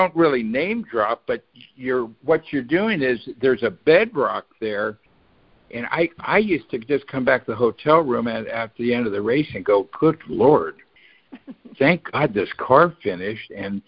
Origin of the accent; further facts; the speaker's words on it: Berkeley, California, United States; I grew up with those in Berkeley with the Dan Marvins, and I've never driven one.